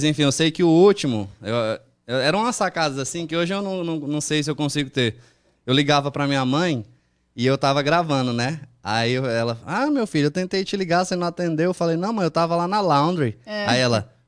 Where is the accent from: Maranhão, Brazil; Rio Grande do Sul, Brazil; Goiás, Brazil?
Maranhão, Brazil; maranhense